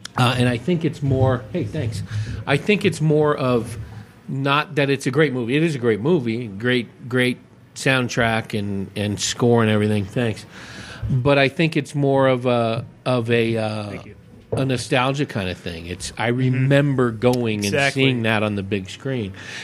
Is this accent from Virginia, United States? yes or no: no; California, United States; I'm from the San Francisco Bay Area, the East Bay